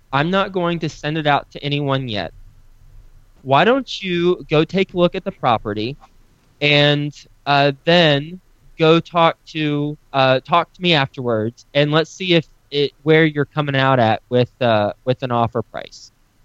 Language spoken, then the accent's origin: English; Fort Worth, Texas, United States; I am originally from Fort Worth. I grew up in Fort Worth, so I know the Dallas-Fort Worth area pretty well.